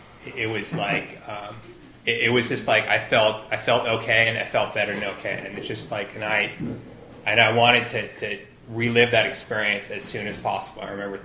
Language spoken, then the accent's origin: English; Larkspur, California, United States; So I grew up here in California. I grew up in the North Bay. I'm from Marin County, rough and tumble Larkspur. my parents are German immigrants.